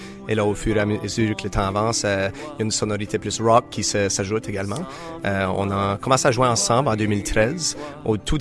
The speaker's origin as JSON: {"language": "French", "region": "Acadia", "country": "Canada", "said": "venir faire un tour chez nous en Acadie"}